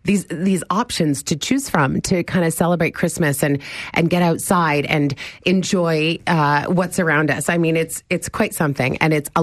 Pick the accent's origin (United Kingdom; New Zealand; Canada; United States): Canada; Prince Edward Island; I am. I'm from Prince Edward Island.